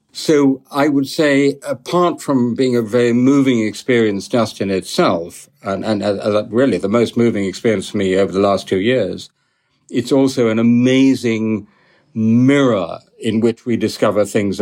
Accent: United Kingdom; if I, as a Brit, you may remember we had an empire for a few centuries

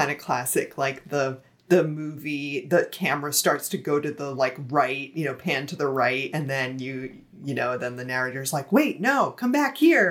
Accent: New Jersey, United States; I'm from New Jersey, for the listeners who don't know. Because yeah. It's not obvious from my heavy accent.

